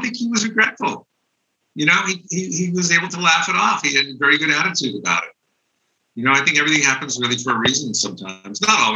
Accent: East Coast, United States; now in Hollywood, United States; and I was from the East Coast.

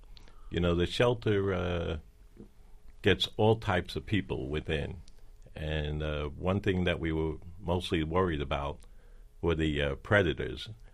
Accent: New York, United States; It was on 45th Street between 9th and 10th Avenue. In fact, my brother is still living there.

